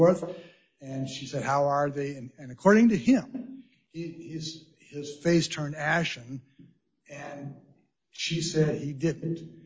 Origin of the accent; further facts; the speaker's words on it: Cheyenne, Wyoming, United States; from Cheyenne, Wyoming, representing Laramie County School District Number 1.